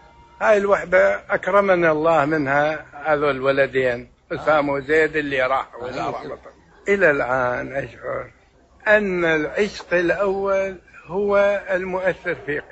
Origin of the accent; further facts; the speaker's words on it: Iraq; وأنا أول عراقي يقبل اسمه دوليا في مكتب جنيف الدولي